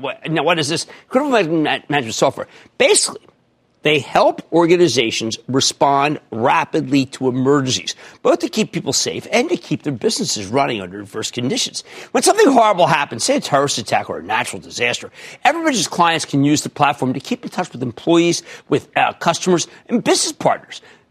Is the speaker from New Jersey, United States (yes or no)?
yes; New Jersey, United States; Robbie, in my home state of New Jersey